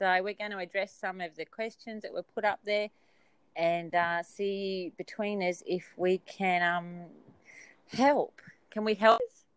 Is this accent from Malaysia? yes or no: no; Australia; I'm going to call it the Rona because I'm Aussie